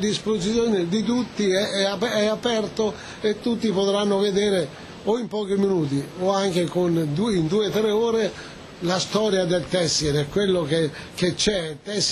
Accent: Umbria, Italy; Io vengo dall'Umbria

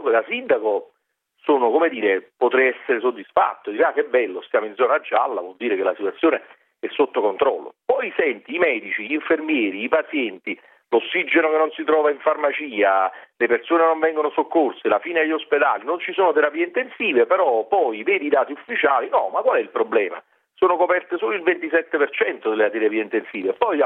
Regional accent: Naples, Campania, Italy; dico io perché sono napoletano, più bello del mondo

